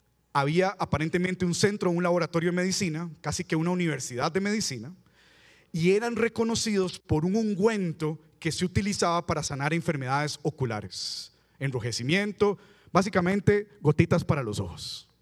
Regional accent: Costa Rica; aquí estamos llenos de los valores costarricenses, queramos o no, porque somos costarricenses.

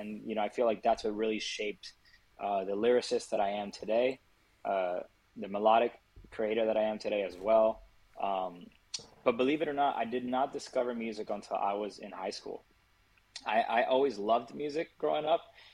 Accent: Miami, Florida, United States; So, growing up in Miami, for those of you who have been there, you guys know that Miami is a huge melting pot of a bunch of cultures.

